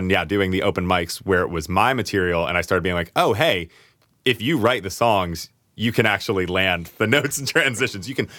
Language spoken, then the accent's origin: English; Harrisonburg, Virginia, United States; I'm from Harrisonburg, Virginia, down on Route 81, Interstate 81, not Route 11, Interstate 81.